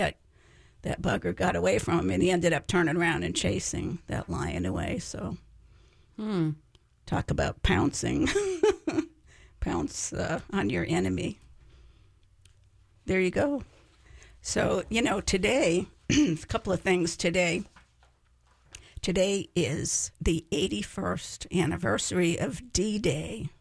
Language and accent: English; Holliston, Massachusetts, United States; So I was born and raised in Holliston, Massachusetts, a tiny little town located about 25 miles outside of Boston.